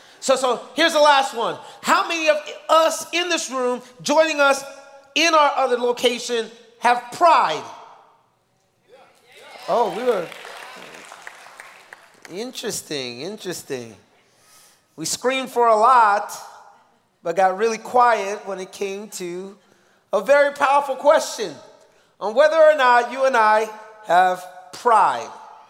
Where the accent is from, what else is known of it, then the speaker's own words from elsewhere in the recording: New York, United States; Now, I'm from New York